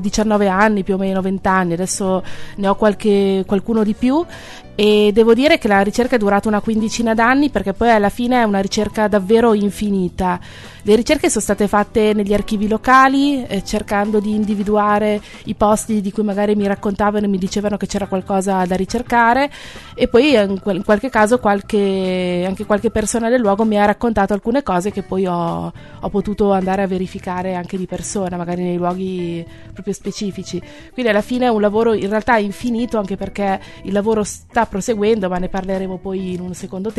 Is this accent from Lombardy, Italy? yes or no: yes; Mantua, Lombardy, Italy; Le mie origini si può dire che sono a Mantova, perché sono nata a Mantova in città, sono cresciuta a Mantova, ma in realtà sono anche un po' in qualche modo sdoppiate, perché mio papà in realtà è di Brescia